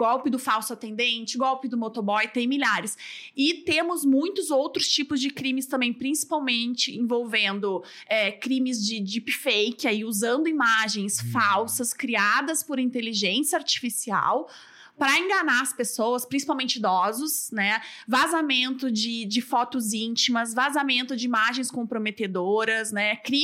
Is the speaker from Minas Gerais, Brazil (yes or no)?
no; Rio Grande do Sul, Brazil; eu sou gaúcha, né? Não tem como negar, só ouvi 5 minutos falando aqui. E eu sou do interior do Rio Grande do Sul, fiz faculdade na Universidade Federal de Pelotas, Rio Grande do Sul.